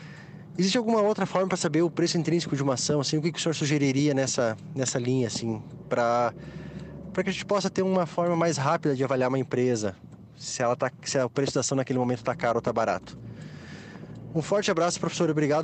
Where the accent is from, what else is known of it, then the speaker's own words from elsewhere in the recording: Santa Rosa, Rio Grande do Sul, Brazil; sou de Santa Rosa, no Rio Grande do Sul.